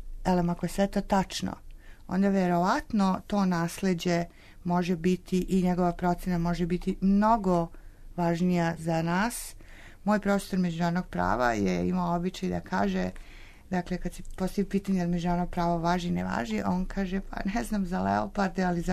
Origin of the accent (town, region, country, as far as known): Serbia